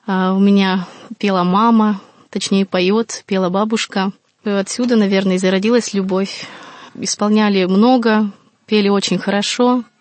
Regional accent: Veliky Ustyug, Vologda Oblast, Russia; now in Moscow, Russia; Да, я родом с Вологодской области, город Великий Устюг, город очень красивый, очень много церквей.

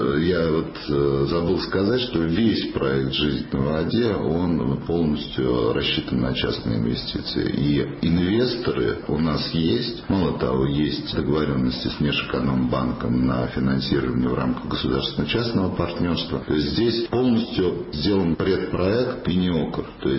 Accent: Moscow, Russia; мы начинаем в Москве, потому что здесь, конечно, совершенно другой инвестиционный климат, ну и мы, собственно, москвичи.

